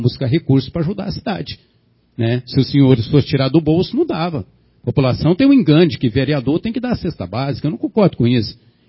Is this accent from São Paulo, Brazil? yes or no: no; Goiânia, Goiás, Brazil; now in Formosa, Brazil; antes de eu sair de Formosa, talvez, ir para minha terra, né, que é em Goiânia